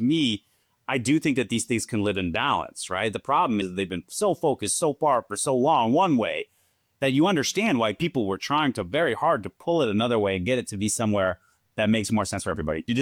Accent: United States; Because listen, I am a American.

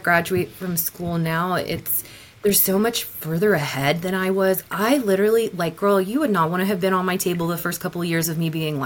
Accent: Houston, Texas, United States; I grew up in North Houston, white upper middle class suburbia.

